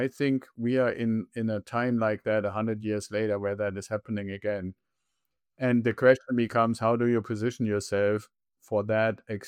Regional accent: Germany; I'm originally from Germany and I still have family and connections to there

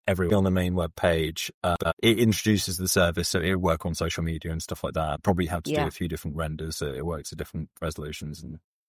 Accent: Milton Keynes, South East England, United Kingdom; I grew up in Milton Keynes.

